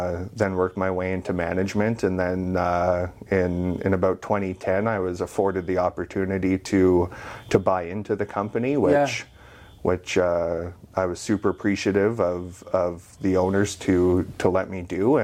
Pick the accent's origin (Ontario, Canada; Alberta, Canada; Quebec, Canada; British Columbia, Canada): Alberta, Canada; Fort McMurray; born and raised in Fort McMurray.